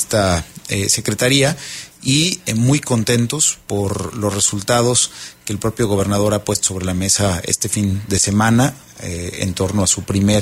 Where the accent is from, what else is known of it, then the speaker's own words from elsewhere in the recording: Mexico; venimos, hay que reconocerlo, como mexicanos, y no es la excepción en Querétaro